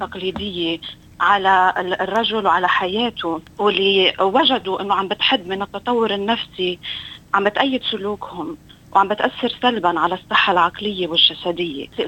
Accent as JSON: {"language": "Arabic", "country": "Lebanon", "said": "أني جيت من لبنان وتربيت على التربية الشرقية"}